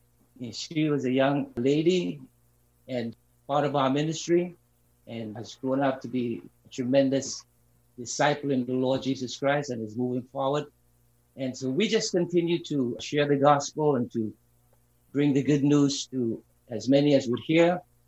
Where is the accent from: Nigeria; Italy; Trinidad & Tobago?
Trinidad & Tobago; now in Long Island, United States; I am from Long Island, New York, originally from Trinidad, and came to the United States in 1970.